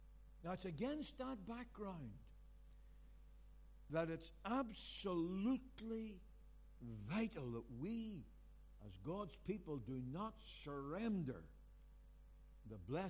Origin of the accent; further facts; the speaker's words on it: Belfast, Northern Ireland, United Kingdom; Well, it was when I grew up in Belfast. It was Protestant.